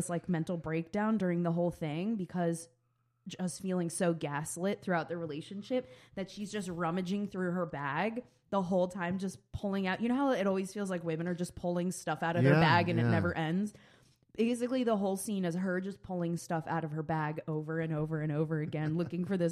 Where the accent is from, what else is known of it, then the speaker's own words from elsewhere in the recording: New York, United States; I mean, I think so being a New Yorker, you constantly have bags with you